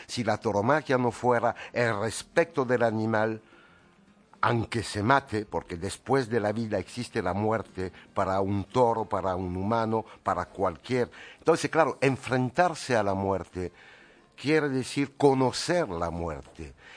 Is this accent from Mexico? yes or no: no; France; Spanish is a second language; now in Spain; soy francés, pero la cultura española es la que siempre me ha atraído.